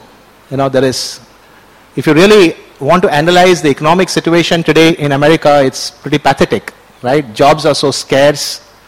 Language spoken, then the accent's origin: English; Palakkad, Kerala, India; I said, I'm from Kerala, you know, I'm from Palakkad in Kerala.